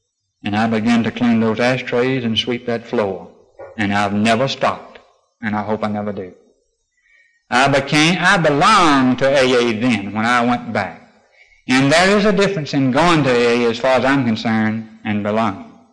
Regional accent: North Carolina, United States; I went back to North Carolina, my home state.

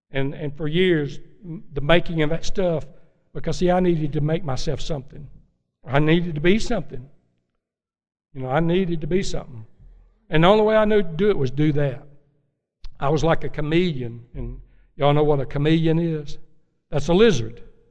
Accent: Tennessee, United States; Because I was raised in Jackson County, Tennessee, where we had a house and board and battens.

